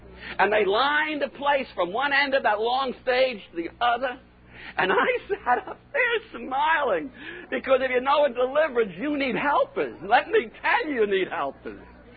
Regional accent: Tulsa, Oklahoma, United States; I come from Tulsa

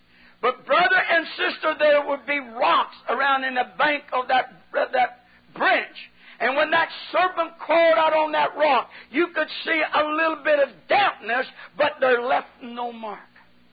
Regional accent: California, United States; also born or lived in Oklahoma; Now, I grew up in California, but I was born in Oklahoma, and we had a ranch, a big farm in Oklahoma.

